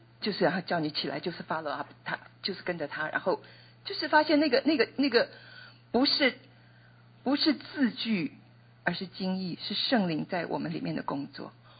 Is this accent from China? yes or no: yes; China; 我们中国人说家丑不外扬